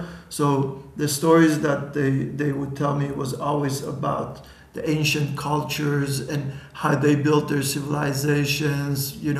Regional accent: Sweden; growing up in Sweden, which is a very comfortable country and very safe

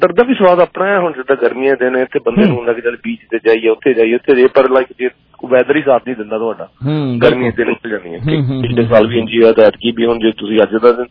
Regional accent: Punjab, India; moved away as an adult; now in Canada; ਪੰਜਾਬ ਦੇ ਵਿੱਚ ਜੰਮੇ ਪਲੇ ਆ, ਉੱਥੋਂ ਆਏ ਆ

